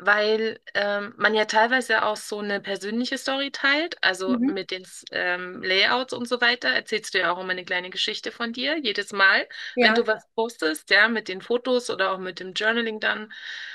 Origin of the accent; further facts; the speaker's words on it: Bavaria, Germany; Ich bin wohnhaft in Gieching, also ich komme aus der Münchner Ecke.